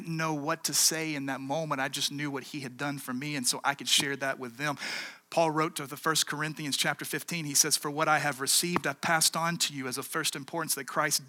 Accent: South Carolina, United States; Remember preaching on the streets of Greenville, South Carolina, which is right outside of my hometown

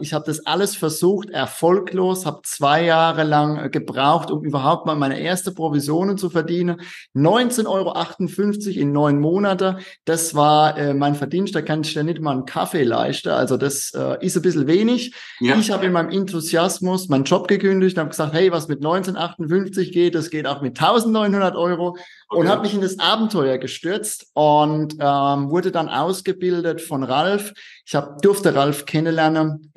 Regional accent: Rhineland-Palatinate, Germany; accent: Palatine; Nein, ich bin Pfälzer und das ist auch gut so, das hört man unschwer an meinem Dialekt.

